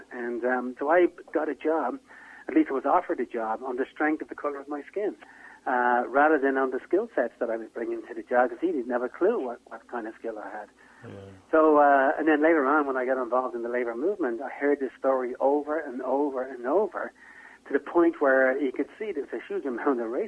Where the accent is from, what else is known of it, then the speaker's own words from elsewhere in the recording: Dublin, Leinster, Ireland; My accent even changes. Because, you know, you may think, no, I'm speaking fast, I don't know. But when I get back to Dublin, it speeds up about an extra 30 or 40%.